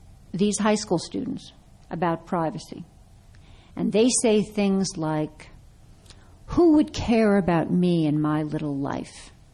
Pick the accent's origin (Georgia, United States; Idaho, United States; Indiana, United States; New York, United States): New York, United States; Brooklyn; I tell a story about growing up in Brooklyn in the 1950s, and my grandmother, my family is from an Eastern European background